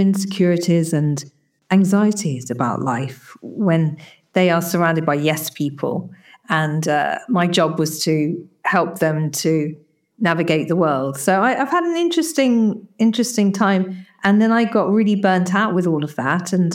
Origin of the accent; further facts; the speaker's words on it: East of England, United Kingdom; So I'm from England, from near Cambridge, where the university is.